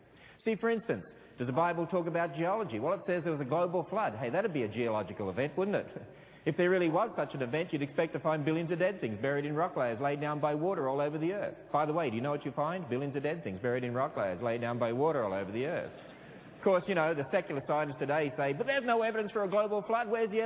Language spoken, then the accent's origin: English; Australia; I hope you can tell that I am Australian.